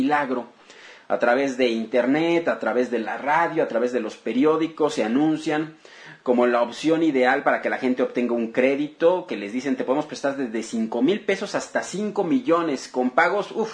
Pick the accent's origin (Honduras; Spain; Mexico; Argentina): Mexico; lo menos que podemos hacer como ciudadanos mexicanos